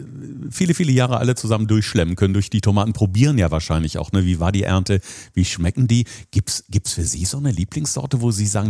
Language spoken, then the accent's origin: German; North Rhine-Westphalia, Germany; Ich bin selbst ein Kind vom Niederrhein